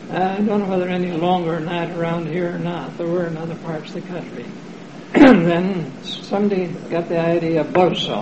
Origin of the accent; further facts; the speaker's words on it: Belfast, Northern Ireland, United Kingdom; now in United States; Well, I came from Belfast, Ireland, way back in 1908.